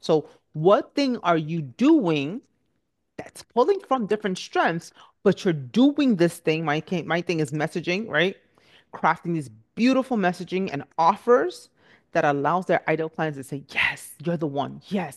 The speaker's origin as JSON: {"language": "English", "country": "Nigeria", "said": "I'm Nigerian. And so I remember growing up, it was just always a big deal."}